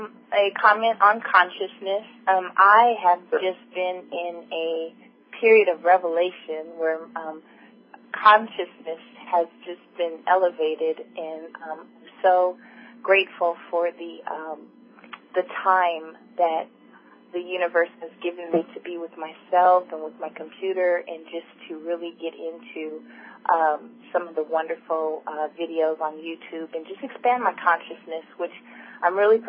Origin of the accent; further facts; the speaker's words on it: Altadena, California, United States; from Altadena, actually.